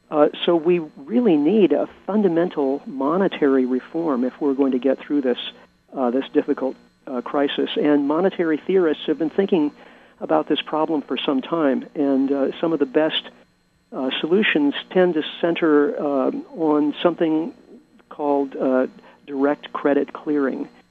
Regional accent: Midwest, United States; I am originally from the Midwest, so next time I'm back there, I should take some time and look that place up

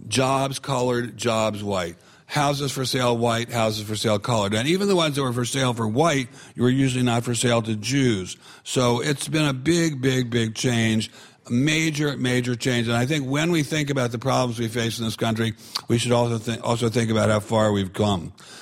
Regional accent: Maryland, United States; also born or lived in Virginia; When I was a child growing up in Maryland and Virginia, we had really serious repressive racial policies in this country.

